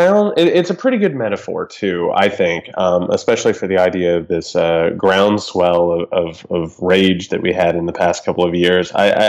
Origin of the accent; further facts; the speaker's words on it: Indiana, United States; I grew up in Southern Indiana. I come from a very, very poor blue-collar family.